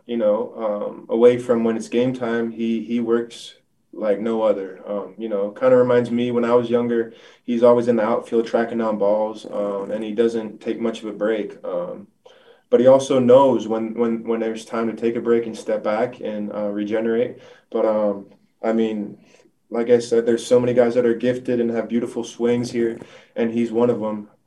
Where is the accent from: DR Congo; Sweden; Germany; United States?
Germany; moved away; And to think, you know, that I came from Germany and you know, I get a little emotional because it's crazy.